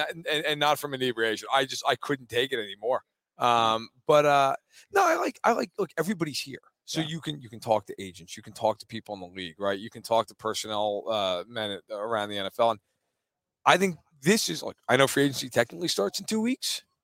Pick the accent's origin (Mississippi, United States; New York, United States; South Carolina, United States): New York, United States; as you know, I am from New York.